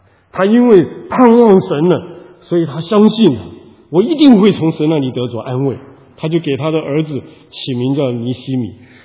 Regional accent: Taiwan; 湖南人，但是我从来没有见过湖南，没有去过那个地方，因为我不出生在那里，我出生在台湾，长在台湾，啊，我一直有一个心愿呢，啊，想要回去我父亲的故乡看一看。

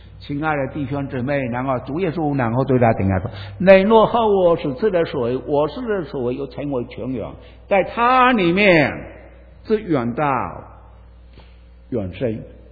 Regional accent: Fuzhou, Fujian, China; 我们福州人比较结婚的早一点啊

